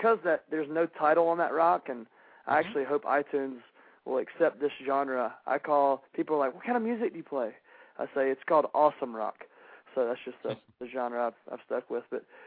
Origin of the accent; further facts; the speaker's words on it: Alabama, United States; I am from Alabama. I'm the only front man that I know that wears seersuckers on stage every night, so I am proud to be from the South. And so with that, I will have a little twang in some of my songs.